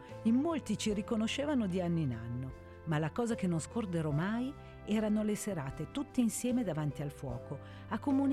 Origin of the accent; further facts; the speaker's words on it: Veneto, Italy; Io sono nata e cresciuta in Veneto